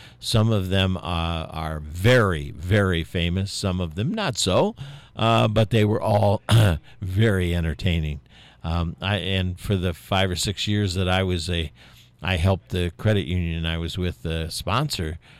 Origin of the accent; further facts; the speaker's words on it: Valparaiso, Indiana, United States; Now, many of you know that I'm from Valparaiso, Indiana, which is where Orville Redenbacher lived. Orville was one of my father's parishioners.